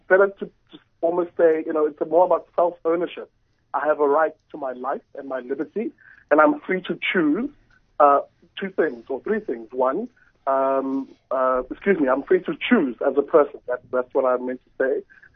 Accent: Umlazi, KwaZulu-Natal, South Africa; now in Cape Town, South Africa; So I'm from Umlazi, Durban, and I now live and work in Cape Town after having come down to Cape Town to do my master's

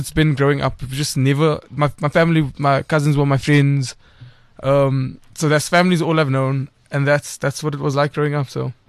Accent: Cape Town, Western Cape, South Africa; So I grew up in Elsie's River in Cape Town.

